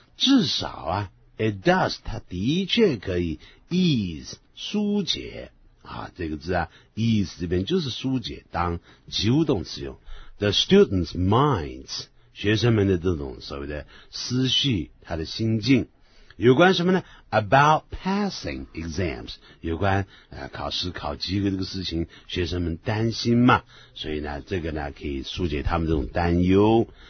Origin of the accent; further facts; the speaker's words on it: China; 不过我们中国人是无所谓了，对不对？